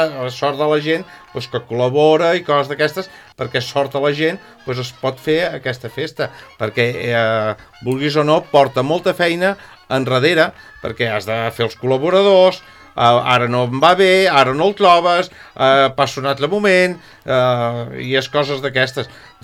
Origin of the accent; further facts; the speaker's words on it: La Garriga, Catalonia, Spain; born there; Els meus pares eren del Figaró i jo tenia que anar a néixer a Granollers. I com no hi van ser temps, per això vaig néixer a la Garriga. Però no és que jo visqués a la Garriga.